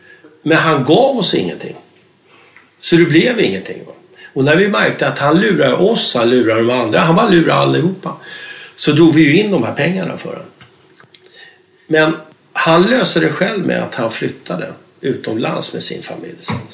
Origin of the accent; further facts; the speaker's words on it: Stockholm, Stockholm County, Sweden; Jag växte upp i Rinkeby med ensamstående morsa där.